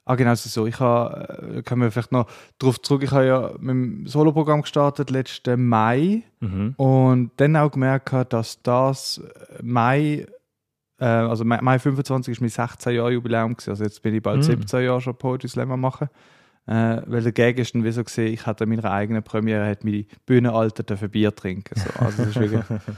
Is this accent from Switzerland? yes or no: yes; Basel, Switzerland; accent: Basel dialect; man hört ja mit dem Dialekt, ich bin aus der Region Basel.